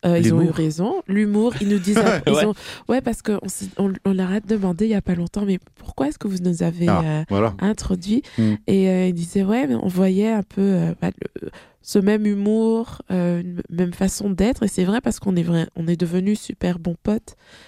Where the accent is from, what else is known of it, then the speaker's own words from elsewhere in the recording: Flanders, Belgium; first language Dutch; French is a second language; Oui, donc on vient de la Belgique